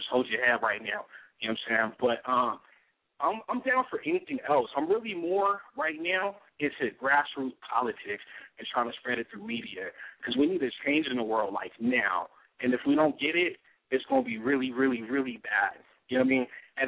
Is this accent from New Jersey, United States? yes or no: no; San Diego, California, United States; now in Arizona, United States; I'm from San Diego. I'm from Southeast Diego, but I'm out here in Arizona.